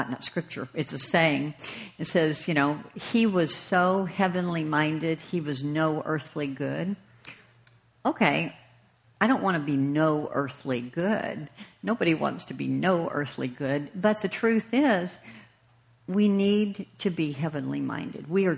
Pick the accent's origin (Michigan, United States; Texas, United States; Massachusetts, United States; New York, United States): Texas, United States; Houston; Some of you may know, I come from Houston.